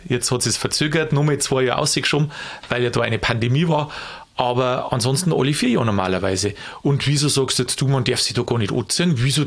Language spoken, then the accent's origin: German; Landshut, Bavaria, Germany; Also, ich komme da aus der Gegend, darum weiß ich es ein bisschen aus der Erfahrung.